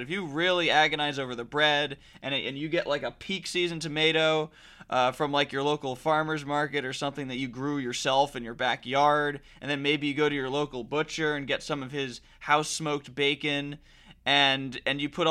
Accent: New York, United States; I mean, like I said, as a New Yorker, you know, you go to the bodega, it probably has a cat.

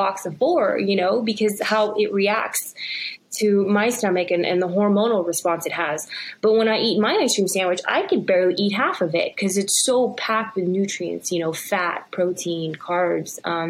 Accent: Philippines; born there; I was born in the Philippines.

